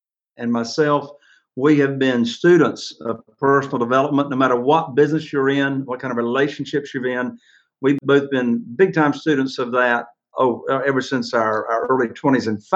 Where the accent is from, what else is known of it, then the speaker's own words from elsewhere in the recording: Morehead City, North Carolina, United States; So I was born and raised here in the Morehead City, North Carolina area. Grew up here